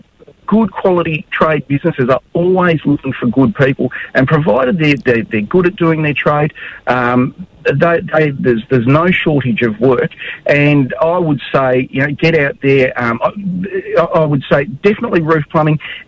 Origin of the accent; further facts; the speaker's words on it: Victoria, Australia; I come from Victoria